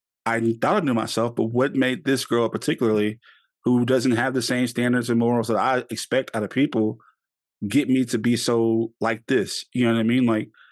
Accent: Louisiana, United States; And you know, we're from Louisiana, so we're big on superstition and intuition and stuff like that.

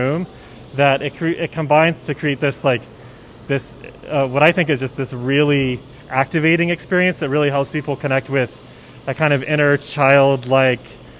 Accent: Santa Fe, New Mexico, United States; I think about what it would feel like for someone to come into my hometown in Santa Fe

